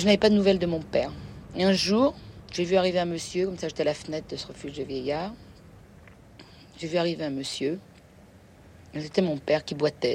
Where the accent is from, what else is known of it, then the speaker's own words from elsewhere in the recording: Aix-en-Provence, Provence-Alpes-Côte d'Azur, France; je suis arrivée d'Aix-en-Provence, qui était le couvent où j'étais éduquée et un peu choyée, à Lyon